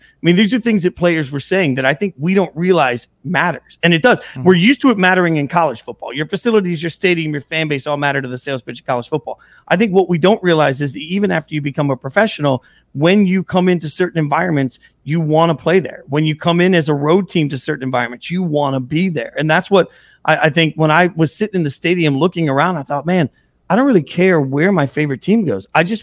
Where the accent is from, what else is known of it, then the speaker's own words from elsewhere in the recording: Las Vegas, Nevada, United States; Vegas is a crazy sports town when, you know, obviously when they've had that opportunity. Like, I grew up around the Running Rebels in the late 80s